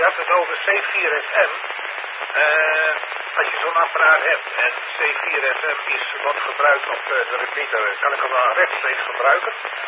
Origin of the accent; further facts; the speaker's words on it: Assen, Drenthe, Netherlands; Ja, ik kom inderdaad uit Assen, ja, dat klopt.